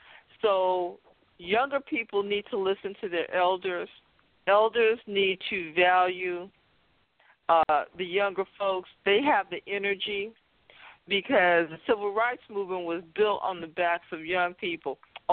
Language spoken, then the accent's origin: English; Fresno, California, United States; having been born and raised in Southwest Fresno, I cannot believe at the state of our community today.